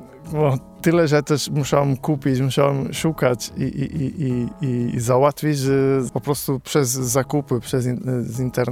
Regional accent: Portugal; moved away as an adult; now in Poland; Ja jestem z Portugalii … mieszkam w Polsce prawie 10 lat.

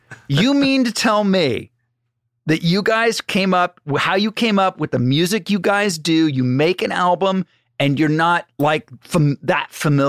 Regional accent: Malibu, California, United States; He was such a big part of my life of growing up in Malibu and in that time and discovering his work.

